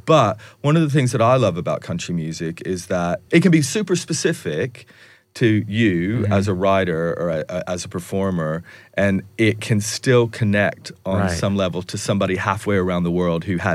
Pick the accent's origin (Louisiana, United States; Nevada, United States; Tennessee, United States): Tennessee, United States; growing up in Tennessee, of course, country music was a part of the world